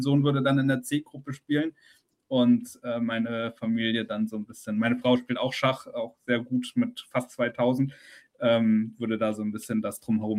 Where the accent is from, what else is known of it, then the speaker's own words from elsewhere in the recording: Hamburg, Germany; Ich als Hamburger, für mich wird sie immer Van der Vaart sein